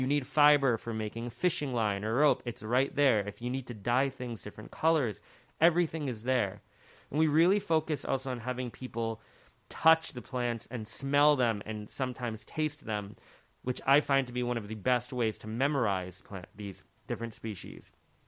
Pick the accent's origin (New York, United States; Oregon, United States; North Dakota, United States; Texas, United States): New York, United States; Hudson; So I grew up in Hudson and got to see, one of the best views of the Catskill Mountain escarpment pretty much every single day.